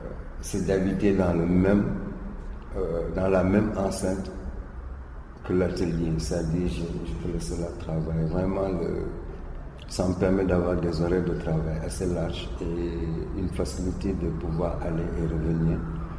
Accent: Dakar, Senegal; il fait le même climat que chez moi à Dakar en ce moment.

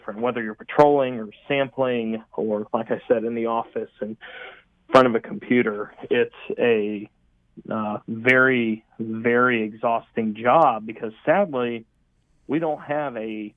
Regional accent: Charlotte, North Carolina, United States; I was born and raised in Charlotte, and I thought I had a pretty good feel for what was around me

